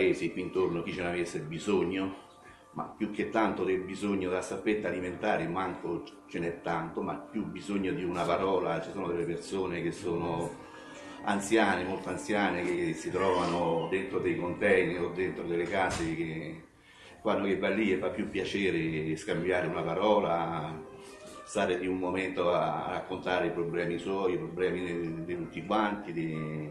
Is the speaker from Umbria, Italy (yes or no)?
yes; Forsivo, Umbria, Italy; Sì, io sono di Forsivo, un paese di una ventina di residenti.